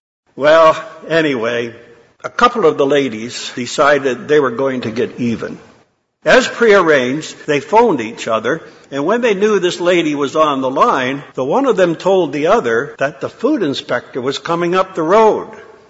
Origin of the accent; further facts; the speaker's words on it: Canada; As a child growing up in Canada, I really wasn't affected all that much by the Second World War.